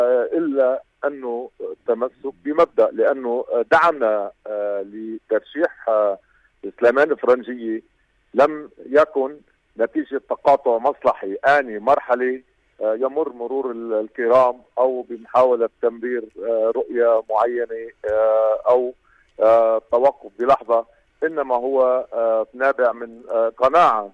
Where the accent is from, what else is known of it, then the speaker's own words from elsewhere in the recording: Lebanon; تبقى المسؤولية مسؤوليتنا كلبنانيين